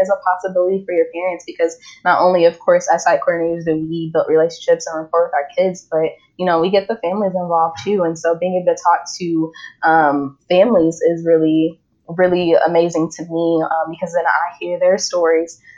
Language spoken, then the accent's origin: English; St. Louis, Missouri, United States; also born or lived in Columbia / Austin; now in Kansas City, United States; I'm originally from St. Louis and then moved to Columbia for to Mizzou, and then to Austin, and then to Kansas City, and now I'm working on the Kansas side.